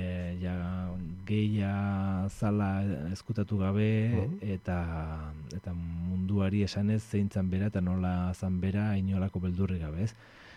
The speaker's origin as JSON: {"language": "Basque", "town": "Zumarraga", "region": "Basque Country", "country": "Spain", "tie": "born or raised there", "also_born_or_lived": "Urretxu", "said": "Urretxu jaioa eta sei urtetatik Zumarran bizia"}